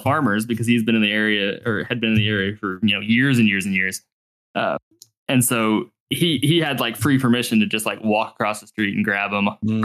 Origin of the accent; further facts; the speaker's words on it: Poseyville, Indiana, United States; So I grew up in Indiana, in Southern Indiana. So if Indiana is like a boot, the toe of the boot is the county that I was from. It's called Posey County. I grew up in a little town called Poseyville.